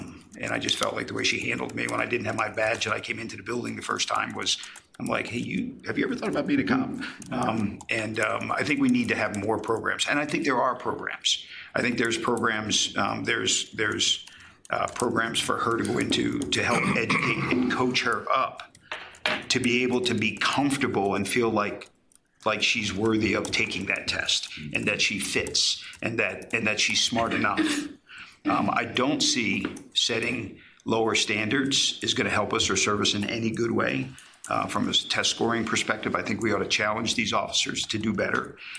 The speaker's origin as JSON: {"language": "English", "town": "Philadelphia", "region": "Pennsylvania", "country": "United States", "said": "I came from a big city. I came from Philadelphia, so I wanted to be a big city cop, right?"}